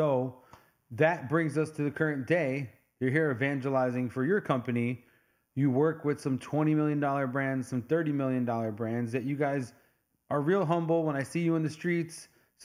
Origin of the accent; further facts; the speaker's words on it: New York, United States; I think that's what I love about being a New Yorker natively is what it does for people.